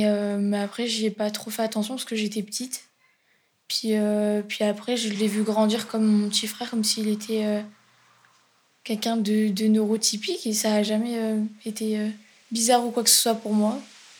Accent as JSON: {"language": "French", "region": "Auvergne-Rhône-Alpes", "country": "France", "said": "j'ai 16 ans, je viens de la Drôme."}